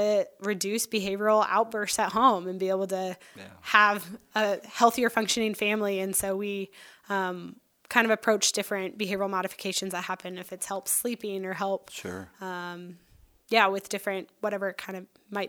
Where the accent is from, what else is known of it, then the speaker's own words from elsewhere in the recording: Colorado, United States; moved away as an adult; now in Sandpoint, United States; I grew up in Colorado. I'm a fifth generation Colorado native. And so grew up with a lot of appreciation for outdoors